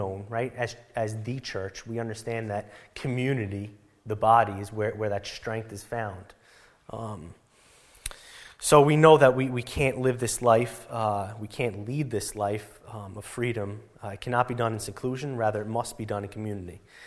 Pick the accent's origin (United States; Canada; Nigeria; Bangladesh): United States; New York; I'm from New York originally.